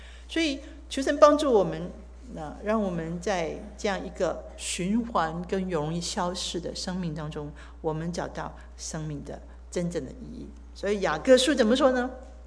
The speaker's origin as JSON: {"language": "Chinese", "country": "China", "said": "我们中国人很早以前就有这个后羿射箭"}